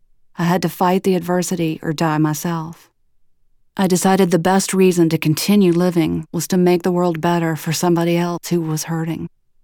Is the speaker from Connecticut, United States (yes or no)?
no; Atlanta, Georgia, United States; Unfortunately, she couldn't send a dog as far away as my hometown of Atlanta.